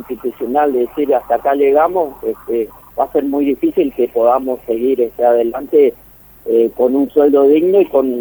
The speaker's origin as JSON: {"language": "Spanish", "town": "Alvear", "region": "Corrientes", "country": "Argentina", "said": "yo soy de Alvear"}